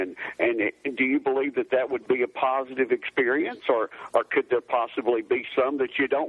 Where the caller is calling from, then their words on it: Jasper, Alabama, United States; I'm calling from Jasper, Alabama.